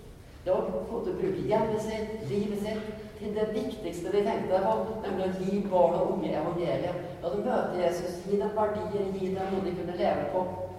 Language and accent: Norwegian; Gressvik, Østfold, Norway; Jeg tenker når jeg vokste opp på Gressvik